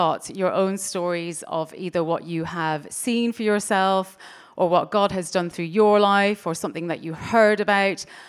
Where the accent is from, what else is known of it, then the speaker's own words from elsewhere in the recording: Ireland; And also, I grew up in Ireland